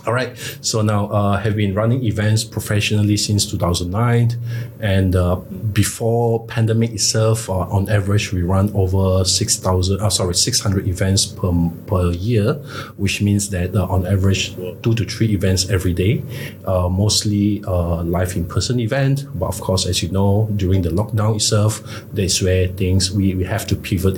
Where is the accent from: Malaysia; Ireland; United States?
Malaysia; I'm from Malaysia.